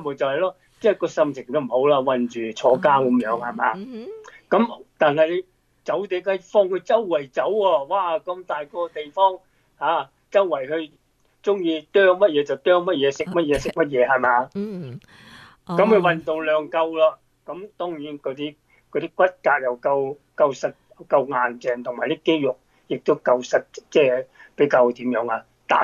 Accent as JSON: {"language": "Cantonese", "country": "China", "said": "尤其是我哋中国人好鍾意食鸡㗎。"}